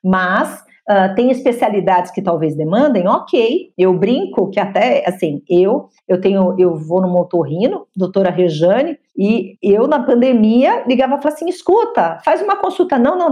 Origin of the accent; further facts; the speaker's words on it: São Paulo, Brazil; eu só posso dar aula para aluno de São Paulo, porque eu sou de São Paulo.